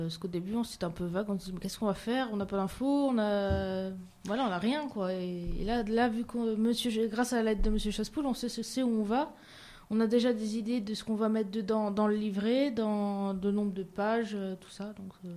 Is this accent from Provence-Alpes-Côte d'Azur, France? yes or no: yes; Manosque, Provence-Alpes-Côte d'Azur, France; born there; Oui, je suis née à Manosque.